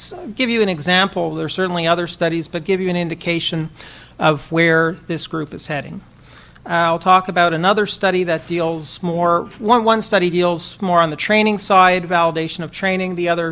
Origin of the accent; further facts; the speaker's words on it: Canada; and I'm Canadian, so I'll present a Canadian perspective, not the Canadian perspective.